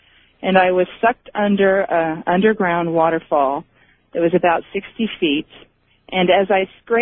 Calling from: San Diego, California, United States; I'm calling from San Diego.

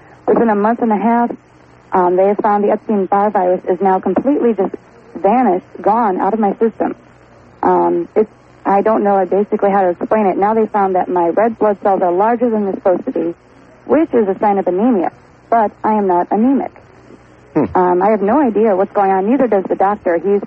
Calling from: St. Louis, Missouri, United States; Hi. I'm calling from St. Louis.

